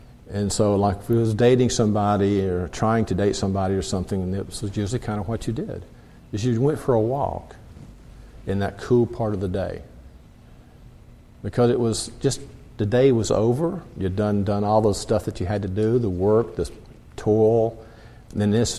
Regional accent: Florida, United States; Now, I grew up in Florida on the beaches, you know

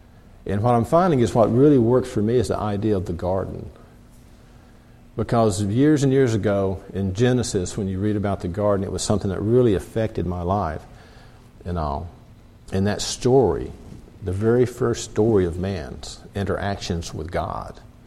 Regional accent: Florida, United States; Now, I grew up in Florida on the beaches, you know

